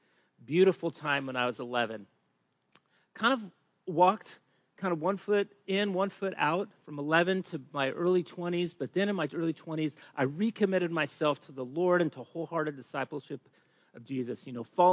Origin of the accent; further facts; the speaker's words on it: California, United States; also born or lived in New Jersey; So I was born in New Jersey, lived there 7 months. We moved out to California, and I pretty much lived in California my whole life except for 1 year, so I actually can't refer to myself as a native son of California.